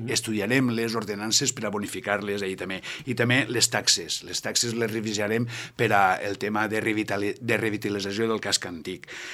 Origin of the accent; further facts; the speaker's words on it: Muro, Valencian Community, Spain; Som molt de Muro i volem reiniciar el Muro.